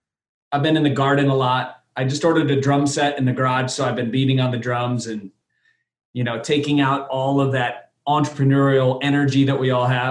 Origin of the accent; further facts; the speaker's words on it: Michigan, United States; Growing up in Michigan, my mom has been a janitor my whole life and my dad was a truck driver.